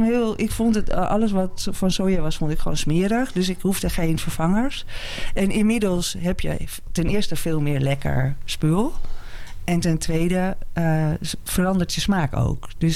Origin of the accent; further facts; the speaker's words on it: Muiden, North Holland, Netherlands; born there; Ik ben in de Muiden geboren.